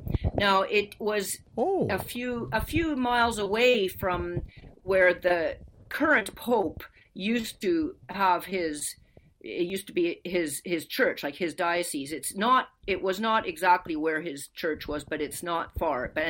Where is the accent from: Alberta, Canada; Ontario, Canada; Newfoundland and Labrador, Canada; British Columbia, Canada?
Alberta, Canada; Edmonton; I grew up in Edmonton, Alberta, which is really, it really is a sort of a continental weather there.